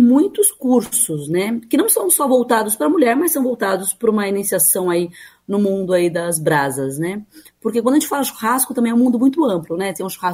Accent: Presidente Prudente, São Paulo, Brazil; Eu nasci em São Paulo, mas eu cresci no interior de São Paulo, em Presidente Prudente, é bem no oeste paulista

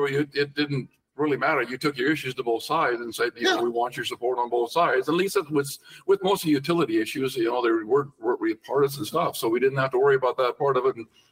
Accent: North Dakota, United States; I said, it's Florida. I'm from North Dakota. It's going to be better.

